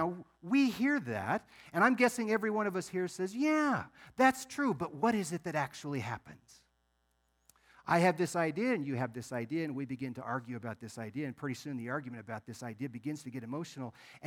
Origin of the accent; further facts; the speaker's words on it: Nebraska, United States; born there; Now, some of you know that I was born in Nebraska